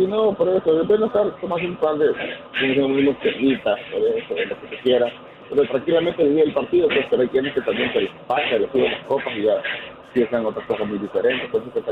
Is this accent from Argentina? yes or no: no; El Salvador; yo soy salvadoreño